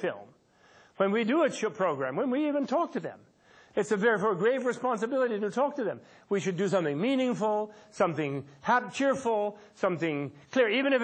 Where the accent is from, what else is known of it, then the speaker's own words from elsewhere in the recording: New York, United States; I'm among the worst. I'm an American, after all. So, a New Yorker.